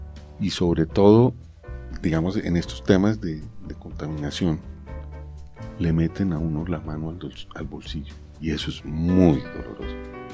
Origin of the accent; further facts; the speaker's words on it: Colombia; somos colombianos que hemos vivido de cerca la problemática rural en el país